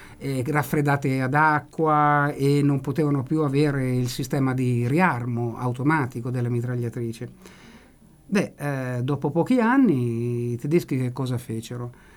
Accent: Umbria, Italy; io sono umbro, come Nicola, che conosco dai tempi dell'asilo

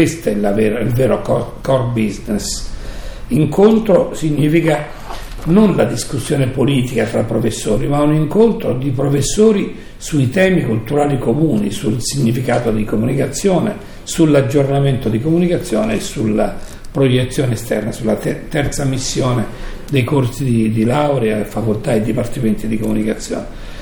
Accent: Abruzzo, Italy; Un titolo che tra l'altro è stato già utilizzato in passato anche da me, da abruzzese.

